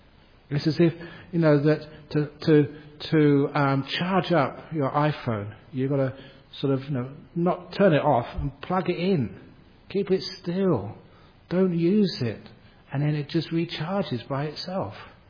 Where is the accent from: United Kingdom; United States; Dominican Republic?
United Kingdom; born there; because I was born in England